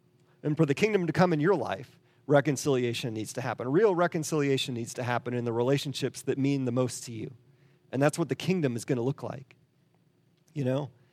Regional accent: the North, United States; But the South, I grew up in the North. I moved down to the South 20 years ago.

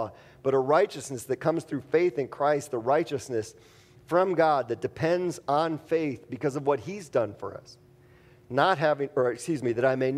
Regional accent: Wisconsin, United States; And I grew up north, and people drink more up there. So, I mean, I grew up in Wisconsin, let's be honest.

